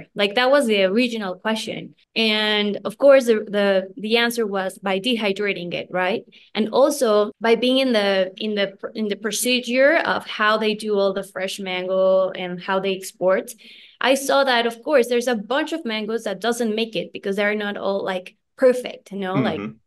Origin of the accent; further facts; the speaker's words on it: Mexico City, Mexico; Okay, so as I said, I'm from Mexico City